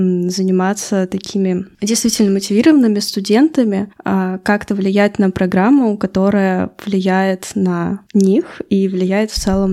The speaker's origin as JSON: {"language": "Russian", "region": "Moscow", "country": "Russia", "said": "Вот я, например, из Москвы"}